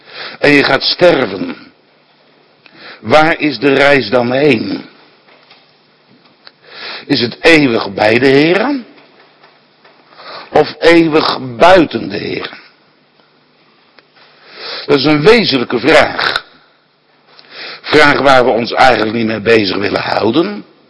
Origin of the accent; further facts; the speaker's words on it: Scheveningen, South Holland, Netherlands; born there; now in Waddinxveen, Netherlands; Als ik denk aan mijn geboorteplaats Scheveningen, waar ik geboren ben. En na verloop van tijd verhuisd naar Waddinxveen